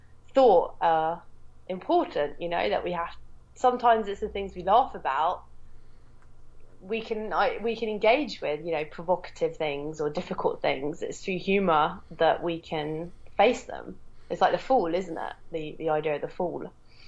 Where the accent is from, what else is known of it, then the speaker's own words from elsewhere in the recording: England, United Kingdom; I don't know whether that's because I'm English.